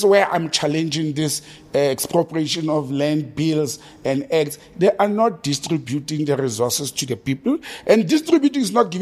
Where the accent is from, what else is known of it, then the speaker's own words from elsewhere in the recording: Gauteng, South Africa; I grew up in the West Rand, and there used to be school trips to go to the Cradle of Humankind.